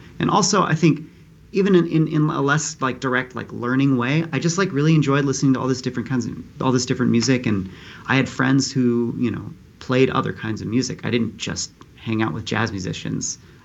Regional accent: Santa Cruz, California, United States; So I got to play in the youth orchestra in my hometown in Santa Cruz, California.

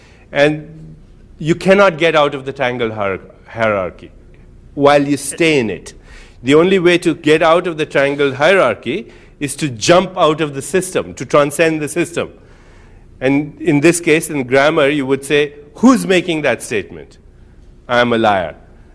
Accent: India; So I'm an Indian.

